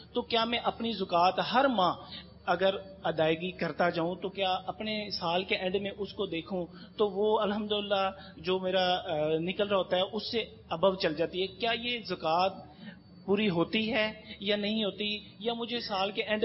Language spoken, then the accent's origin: Urdu; Lahore, Punjab, Pakistan; لاہور سے.